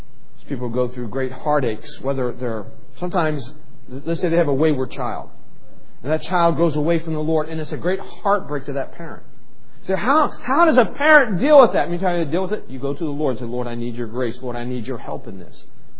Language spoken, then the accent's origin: English; West Virginia, United States; Of course, I grew up in West Virginia. Wandering the woods.